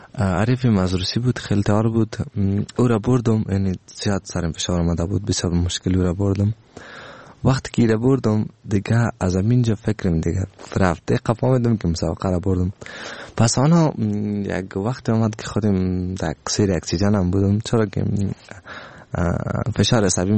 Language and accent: Persian; Afghanistan; ما افغان هستم